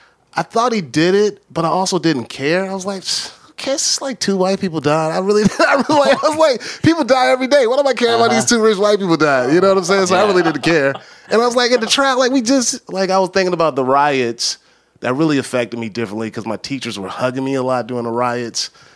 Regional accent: Newport News, Virginia, United States; I grew up in Virginia. I grew up in Newport News, Virginia. I grew up in the same town as Michael Vick and Allen Iverson, if that puts anything on where I grew up at.

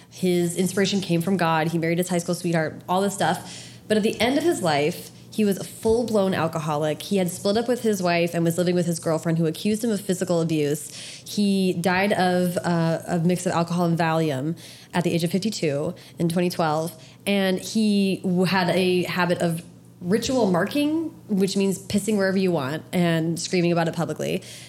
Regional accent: Seattle, Washington, United States; also born or lived in San Jose; So Seattle is where I have spent, that's where my family is. So I'll tell people I'm from Seattle. But I went to high school in San Jose

